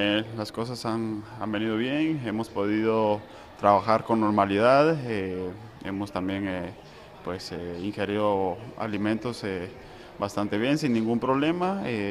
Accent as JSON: {"language": "Spanish", "country": "Guatemala", "said": "Todos como guatemaltecos queremos bien ver bien a nuestra selección"}